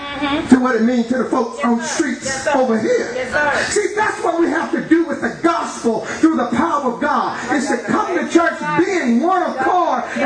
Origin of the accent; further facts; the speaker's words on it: Alabama, United States; Because I'm from Alabama and I don't have a large vocabulary.